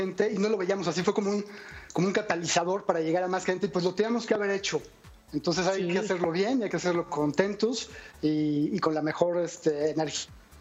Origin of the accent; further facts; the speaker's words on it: Mexico; todo este concepto que nos identifica como mexicanos